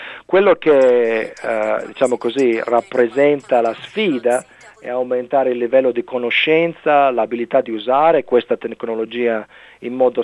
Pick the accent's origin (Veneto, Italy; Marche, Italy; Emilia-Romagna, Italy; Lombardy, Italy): Emilia-Romagna, Italy; Reggio Emilia; moved away as an adult; now in Australia; Io sono nato a Reggio Emilia, in vicino a Parma, no? E sono cresciuto in Italia, poi sono venuto qua a studiare all'università e sono rimasto qua